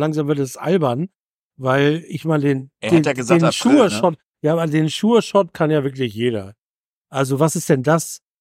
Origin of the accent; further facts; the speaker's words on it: Cologne, North Rhine-Westphalia, Germany; als Kölner in Gladbach, hör mal auf jetzt.